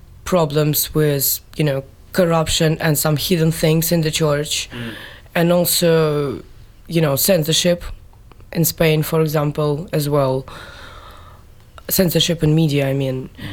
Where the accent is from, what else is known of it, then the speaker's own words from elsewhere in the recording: Russia; Maybe because I'm from Russia, who used to be a Soviet Union with Lenin.